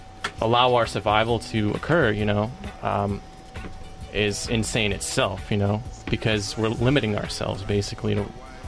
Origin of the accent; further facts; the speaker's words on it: Fremont, California, United States; also born or lived in Hayward; I was born in Hayward, and I was raised in Fremont.